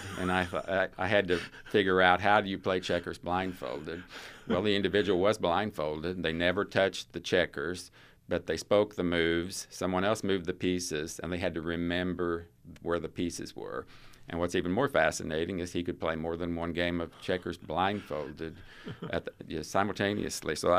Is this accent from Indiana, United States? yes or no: yes; Indiana, United States; I'm originally from the northern part of the county, just north of Edwardsport. I grew up on a farm there, went to North Knox High School